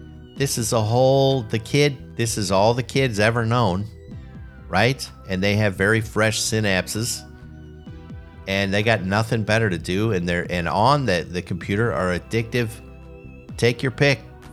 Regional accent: Chicago, Illinois, United States; We grew up in Chicago.

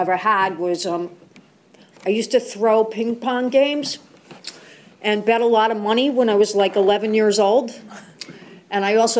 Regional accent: Brooklyn, New York, United States; I grew up in Brooklyn, New York, and two crazy parents, both alcoholics.

